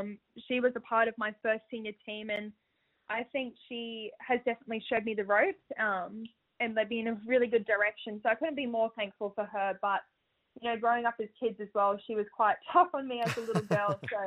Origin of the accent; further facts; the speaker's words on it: Australia; that's who I am, and I'm just a proud Aussie.